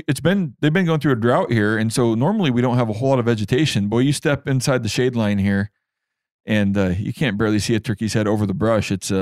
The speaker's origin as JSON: {"language": "English", "region": "Kansas", "country": "United States", "tie": "born or raised there", "said": "Easterns here, you know, in Kansas, I've got the luxury back when Easterns were doing pretty decent around my hometown of PL."}